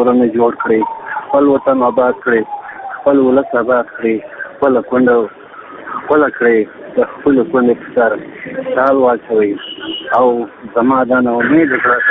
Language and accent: Pashto; Afghanistan; زه د یو افغان په حیث د هر افغان دا هیله لرم چې نورې وینې مه تویوئ